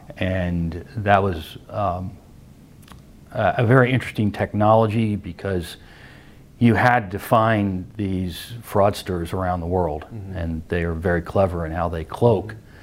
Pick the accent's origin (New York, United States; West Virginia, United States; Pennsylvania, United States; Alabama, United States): Pennsylvania, United States; Philadelphia; So I grew up in Philadelphia, went to high school here and then had the crazy idea in 1974 to go to California.